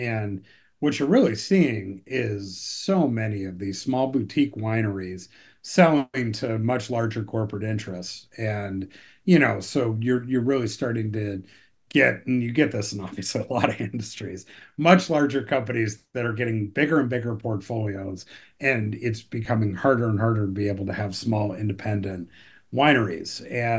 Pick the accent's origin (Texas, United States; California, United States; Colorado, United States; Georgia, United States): California, United States; So I grew up in Silicon Valley, and sort of the culture of, growing up there was that the kids, were largely encouraged to change the world.